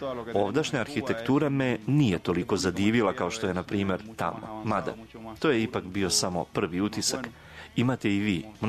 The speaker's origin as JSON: {"language": "Serbian", "region": "Matanzas", "country": "Cuba", "first_language": "Spanish", "second_language": "Serbian", "moved": "as an adult", "lives_now": "Belgrade, Serbia", "said": "dolazim sa Kube, iz grada koji se zove Matanzas, blizu Havane. Došao sam u Beogradu u septembru prošle godine, sada već ima 8 meseci."}